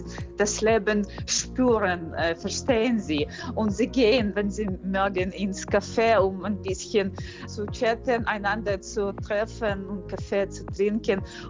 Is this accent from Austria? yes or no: no; Kyiv, Ukraine; German is a second language; Ich habe meine Heimatstadt sehr, sehr, sehr vermisst. Ich habe meine Wohnung vermisst und auch ich habe hier was zu tun beruflich.